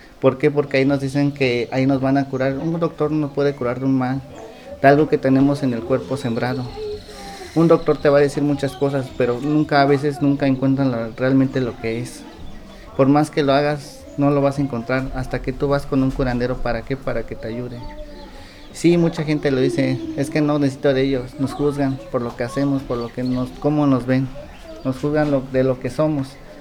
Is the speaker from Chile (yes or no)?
no; San Bartolo, Mexico; now in Mexico City, Mexico; Soy de San Bartolo. Radico en México.